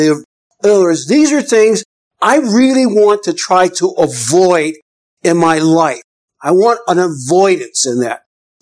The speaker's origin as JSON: {"language": "English", "town": "Cleveland", "region": "Ohio", "country": "United States", "said": "I'm from Cleveland, and I get on the train in Ohio, and I head down."}